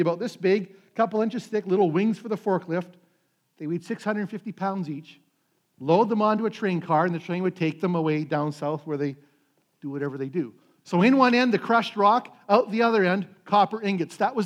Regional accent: Flin Flon, Manitoba, Canada; I was working back in my hometown of Flin Flon, working in the smelter.

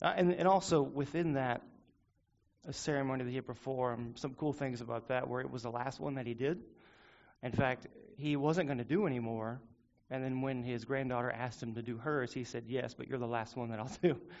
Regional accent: Garland, Texas, United States; as my brother has said earlier, I am from Garland

